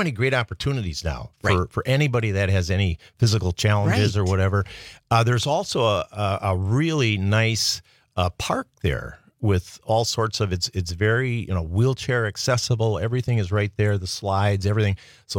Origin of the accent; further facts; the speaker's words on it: Wisconsin, United States; I am not from Two Rivers. No, I'm from a small town north of Milwaukee.